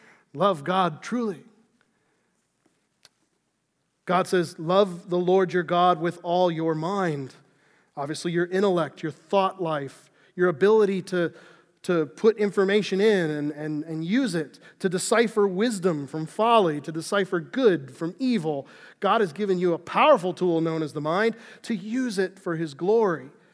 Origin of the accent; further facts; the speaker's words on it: Scotland, United Kingdom; I'm Scottish. I brood.